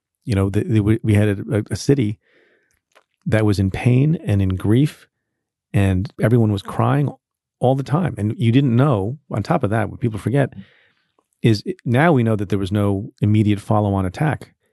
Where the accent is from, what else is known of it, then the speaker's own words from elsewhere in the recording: New York City, New York, United States; I will tell you that as a New Yorker and someone who was in the U.S. Attorney's Office as a young line prosecutor at 9/11